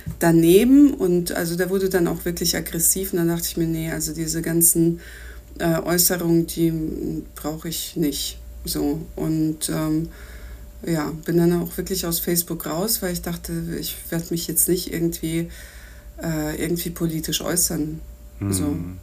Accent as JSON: {"language": "German", "country": "Germany", "said": "Als ich in Moskau studiert habe, war ich als Deutsche diejenige"}